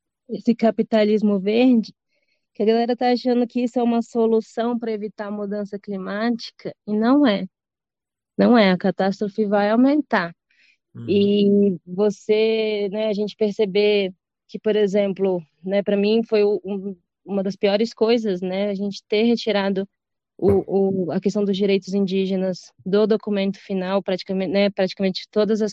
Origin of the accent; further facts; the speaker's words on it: Brazil; destaques positivos é essa minha perspectiva enquanto brasileira, né?